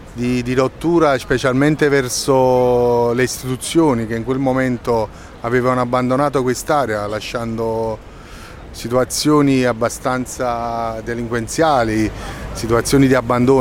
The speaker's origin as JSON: {"language": "Italian", "town": "Naples", "region": "Campania", "country": "Italy", "said": "ho 51 anni, vivo a Napoli, sono di Napoli. Tifo per il Napoli, abito al quartiere Vasto."}